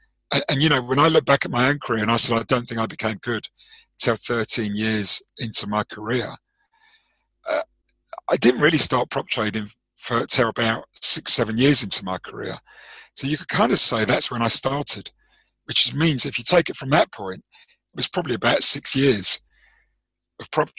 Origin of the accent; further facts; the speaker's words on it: South Africa; I suppose you're a cricket guy like me. Yes. Being South African, yep.